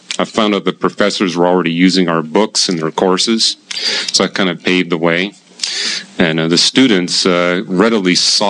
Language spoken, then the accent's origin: English; Canada; I had to keep telling people I'm Canadian, I'm not American